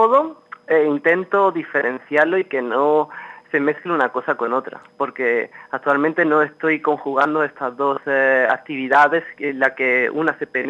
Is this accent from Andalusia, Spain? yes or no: yes; Úbeda, Andalusia, Spain; como bien ha dicho en la presentación, yo procedo de Úbeda.